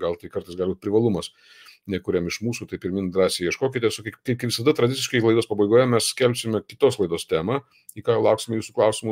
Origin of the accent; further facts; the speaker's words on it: Druskininkai, Alytus County, Lithuania; aš esu iš Druskininkų. Mano kilmės vieta yra Druskininkai